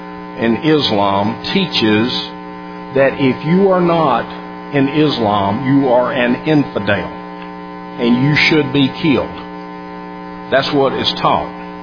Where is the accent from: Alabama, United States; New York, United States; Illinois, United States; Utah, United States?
Alabama, United States; Birmingham; I grew up in the 50s and the 60s, and I grew up in Birmingham, Alabama, which the world knows is the unholiest of places for the way people treated each other, okay?